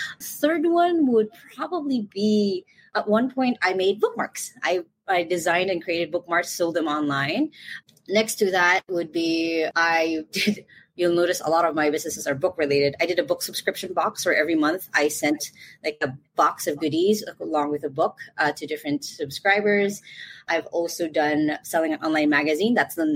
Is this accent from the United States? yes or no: no; Philippines; I'm from the Philippines. I have been working from home since I was 15 years old.